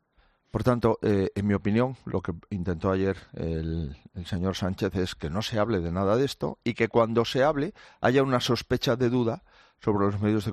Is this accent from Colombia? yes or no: no; Spain; lamento tener que decir esto de mi presidente de gobierno